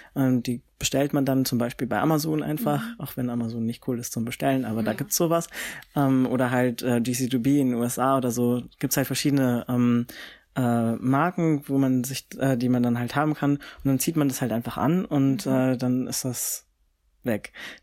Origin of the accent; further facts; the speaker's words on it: Frankfurt, Hesse, Germany; bei mir in Frankfurt, also ich komme ja aus Frankfurt